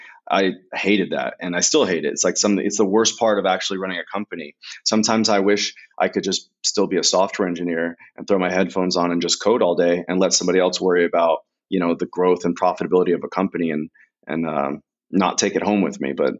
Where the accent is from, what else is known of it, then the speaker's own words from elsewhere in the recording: United States; And my edge, obviously I'm American. So my edge comes from growing up in poverty